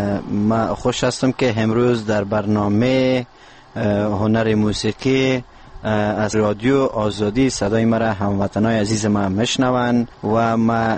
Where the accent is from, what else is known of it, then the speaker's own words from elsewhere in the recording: Parwan, Afghanistan; دیگه مدت 10 سال میشه که در موسیقی محلی وطن خودم یعنی پروان سر و کار دارم